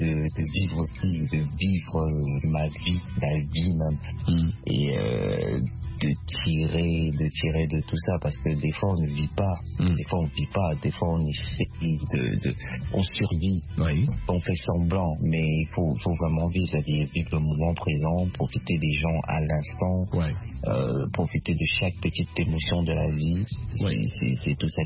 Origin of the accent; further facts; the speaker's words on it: Cameroon; Chez nous en Afrique, chez nous au Cameroun, on dit, si tu connais, tu connais.